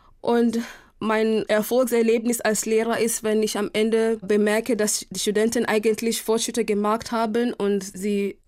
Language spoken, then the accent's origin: German; Kenya; German is a second language; denn ich komme aus Kenia und wir machen unser Essen ein bisschen scharf.